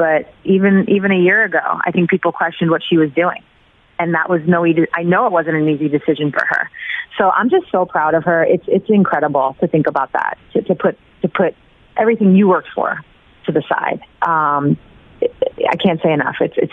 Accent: Syosset, New York, United States; So I'm from Long Island. I'm from Syosset, New York.

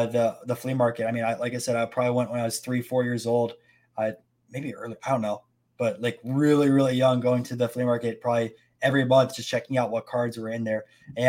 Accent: Tampa, Florida, United States; There is some Lightning cards because I'm from Tampa

